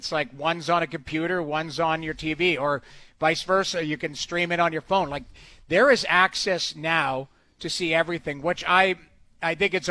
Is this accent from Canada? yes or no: yes; Edmonton, Alberta, Canada; me growing up in Edmonton